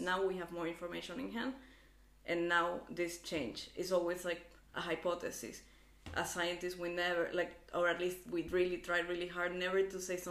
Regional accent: Venezuela; at least where I grew up in Venezuela

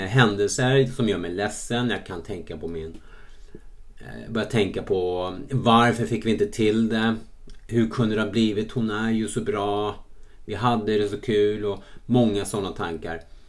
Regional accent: Stockholm, Stockholm County, Sweden; Var hemma i Stockholm och firade och det var helt fantastiskt. Det är alltid fint att komma hem och umgås med barndomsvänner

